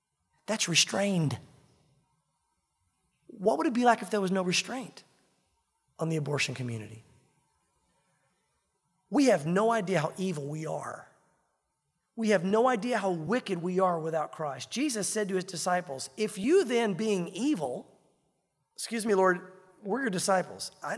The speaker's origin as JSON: {"language": "English", "region": "the South", "country": "United States", "tie": "born or raised there", "said": "I grew up in the South. I'm a Southern boy, but I hate country ham."}